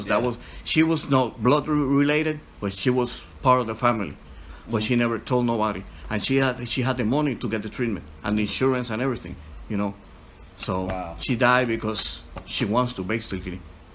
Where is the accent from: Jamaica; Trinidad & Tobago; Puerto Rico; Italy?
Puerto Rico; now in Chicago, United States; I'm Puerto Rican, 47 years old. I came from Puerto Rico to Chicago to a rehab.